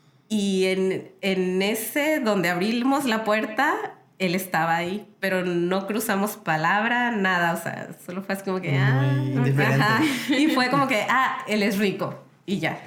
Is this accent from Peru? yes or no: no; Montemorelos, Nuevo León, Mexico; also born or lived in Chiapas; Pues yo nací en Chiapas, pero crecí aquí en Montemorelos. Mis papás trabajaron aquí toda la vida, ya se jubilaron.